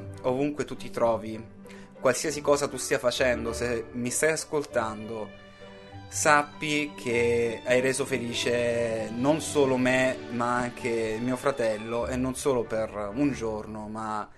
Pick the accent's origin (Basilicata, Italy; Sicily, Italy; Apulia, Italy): Sicily, Italy; Il mio papà lavorava lontano da casa. Noi siamo siciliani, il mio papà lavorava in Val d'Aosta.